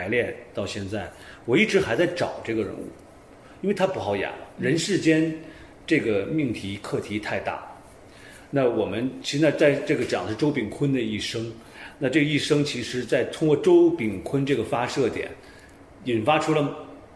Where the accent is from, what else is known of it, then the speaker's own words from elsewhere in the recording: Harbin, Heilongjiang, China; 我就是哈尔滨人、对，这个戏讲的就是我们哈尔滨、